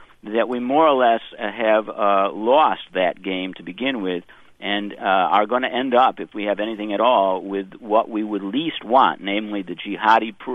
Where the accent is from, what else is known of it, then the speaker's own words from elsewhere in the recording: Watertown, New York, United States; since I'm from Watertown, New York